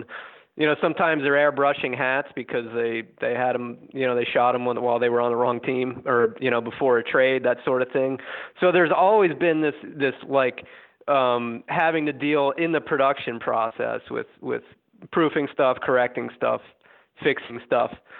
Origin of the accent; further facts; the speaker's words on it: New Jersey, United States; I would have been 11 years old growing up in North Jersey.